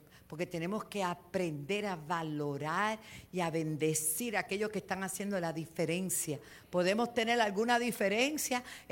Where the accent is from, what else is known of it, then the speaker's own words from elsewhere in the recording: Puerto Rico; yo vivo en una ciudad, yo soy de La Loza